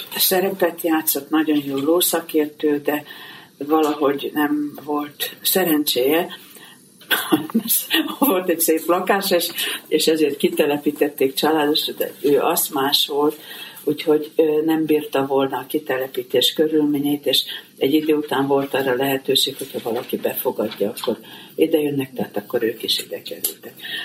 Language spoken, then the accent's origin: Hungarian; Szirák, Nógrád, Hungary; Én úgy kerültem Szirákra kisgyerekként, és én itt nőttem fel. Tulajdonképpen szinte pontosan 4 éves voltam, amikor ide jöttem, és középiskolába kerültem el, és azt követően én csak a szünidőket töltöttem Szirákon.